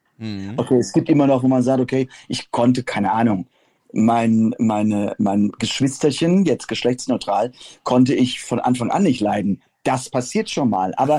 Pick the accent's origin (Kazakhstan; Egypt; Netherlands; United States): United States; now in Germany; ich komme nun aus Amerika und ich bin mal wieder sehr dankbar, dass ich in Deutschland leben darf.